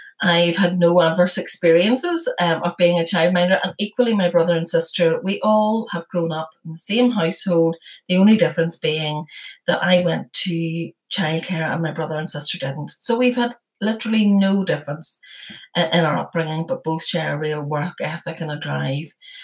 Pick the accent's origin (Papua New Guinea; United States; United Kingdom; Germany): United Kingdom; Armagh, Northern Ireland; I grew up in Armagh.